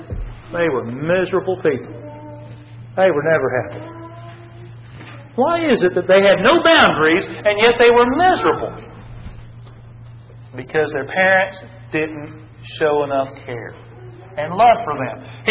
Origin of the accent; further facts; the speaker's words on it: Texas, United States; When I grew up in Texas, across the street and down the street